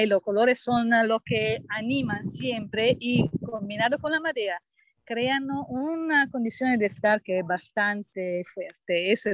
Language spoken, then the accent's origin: Spanish; Italy; Spanish is a second language; Yo soy italiana y la primera inspiración fue exactamente de eso.